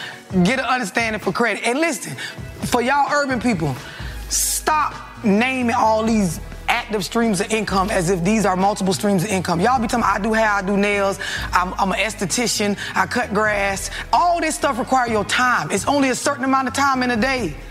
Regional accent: St. Petersburg, Florida, United States; I'm from St. Petersburg, Florida.

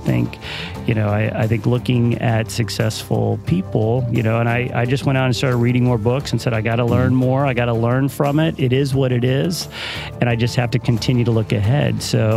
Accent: Galveston, Texas, United States; I thought growing up in Galveston that I wanted to be in the hotel restaurant industry.

